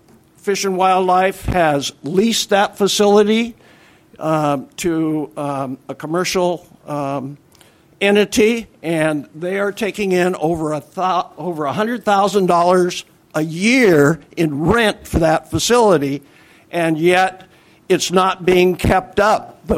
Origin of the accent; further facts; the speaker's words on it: Brennan, Washington, United States; I'm from Brennan, Washington.